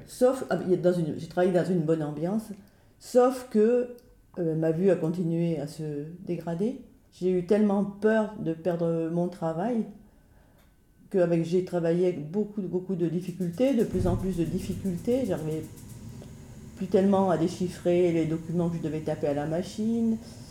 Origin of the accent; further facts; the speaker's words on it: Grenoble, Auvergne-Rhône-Alpes, France; born there; moi je suis née à Grenoble, ouais. Il y a déjà un petit nombre d'années.